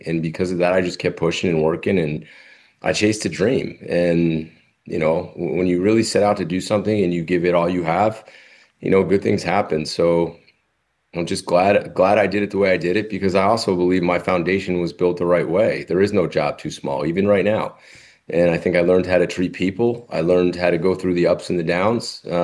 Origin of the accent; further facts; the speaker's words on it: New Jersey, United States; because I am from New Jersey, exit 172 off the parkway, ladies, in case you were wondering.